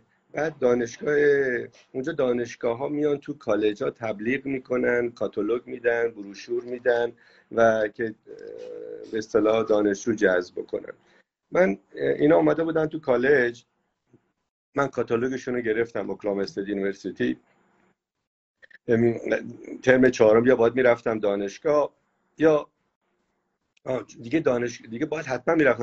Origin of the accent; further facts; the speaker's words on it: Abadan, Khuzestan, Iran; also born or lived in United States; من بچه خب جنوبم، بچه آبادان هستم، خب دور و برم همش نفت و پتروشیمی و پالایشگاه و غیر و ذالک بود